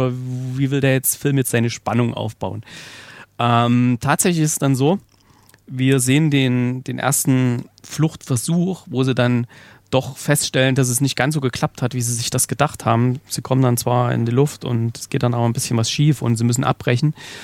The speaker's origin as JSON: {"language": "German", "region": "Thuringia", "country": "Germany", "said": "in der Nähe von Pößneck ist das, was gar nicht so weit weg ist von da, wo ich herkomme und auch wo meine Frau herkommt."}